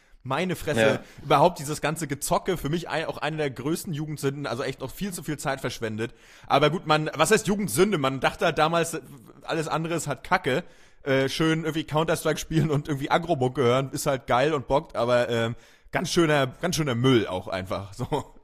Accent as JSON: {"language": "German", "town": "Schwerin", "region": "Mecklenburg-Vorpommern", "country": "Germany", "tie": "born or raised there", "said": "Aber zurück zu bei uns in Schwerin war es aber so, Eastpak war aber gleichgeschaltet."}